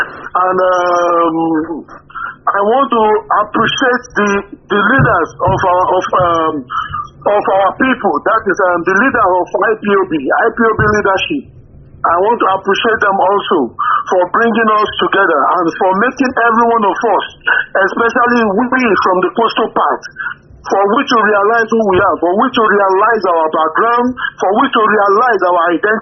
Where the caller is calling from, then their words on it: Germany; I'm calling from Germany.